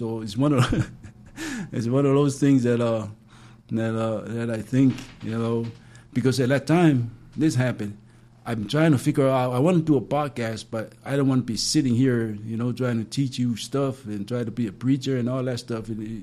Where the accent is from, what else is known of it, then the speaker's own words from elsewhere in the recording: Samoa; moved away as an adult; I grew up in Ireland, Samoa. You know, I came here when I was 20.